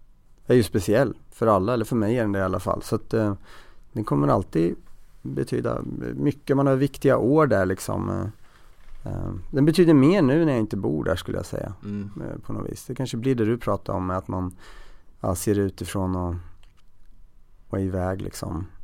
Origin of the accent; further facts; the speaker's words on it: Norrköping, Östergötland, Sweden; moved away; men framförallt sen jag flyttade från Norrköping så blir det någon så här sätt att hålla kontakt med någon slags rötter eller vad det nu kan vara.